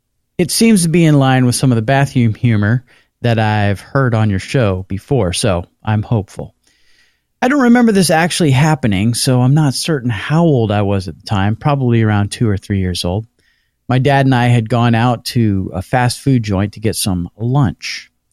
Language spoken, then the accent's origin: English; Toronto, Ontario, Canada; I'm from Toronto, Ontario, Canada.